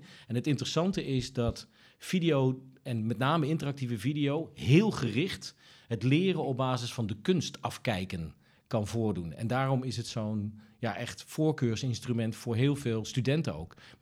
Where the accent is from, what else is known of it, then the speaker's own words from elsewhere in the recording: Tilburg, North Brabant, Netherlands; Ik kom uit Tilburg.